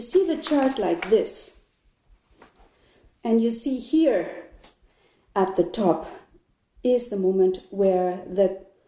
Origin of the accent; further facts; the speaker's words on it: Argentina; also born or lived in Canada; I'm born in Canada. With 8, I grew up in Argentina. With 20, I found anthroposophy in Argentina.